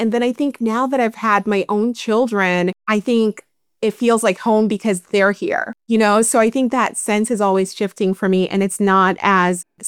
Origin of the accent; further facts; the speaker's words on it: Maryland, United States; now in Oregon, United States; I grew up in Maryland, went to school up and down the East Coast, moved to the West Coast, and I'm now living in Oregon.